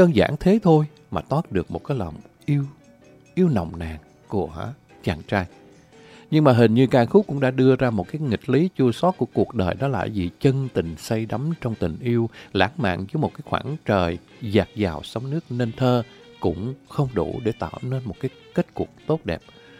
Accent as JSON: {"language": "Vietnamese", "region": "Da Nang", "country": "Vietnam", "tie": "born or raised there", "said": "Bến sông Hàn, quê tôi đẹp lắm. Quê tôi nên thơ lắm."}